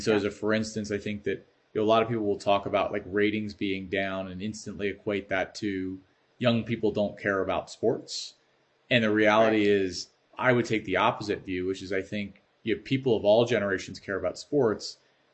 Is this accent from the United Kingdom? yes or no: no; Baltimore, Maryland, United States; now in Chicago, United States; Because I'm an adopted Chicagoan, I can say both. From a football perspective, I grew up a Giants fan. I'm from Baltimore